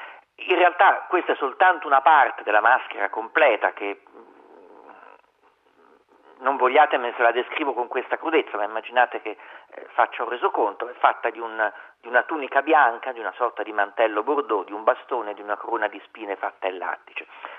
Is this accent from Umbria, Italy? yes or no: yes; Umbria, Italy; vengo dall'Umbria francescana